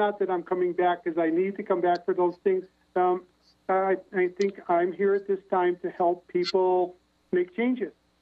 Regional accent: Connecticut, United States; Well, I'm originally from Connecticut.

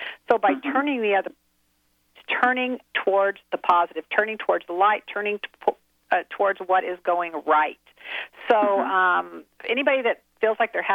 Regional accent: Midwest, United States; You know, I'm from the Midwest, so I do a lot of stories from the Midwest.

